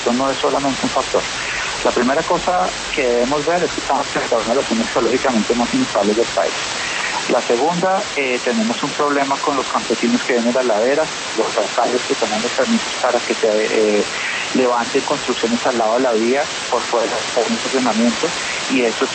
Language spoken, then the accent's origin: Spanish; Villavicencio, Meta, Colombia; born there; Yo nací en Villavicencio.